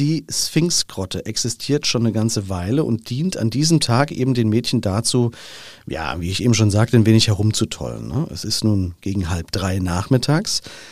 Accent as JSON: {"language": "German", "town": "Frankfurt", "region": "Hesse", "country": "Germany", "said": "ich als Frankfurter"}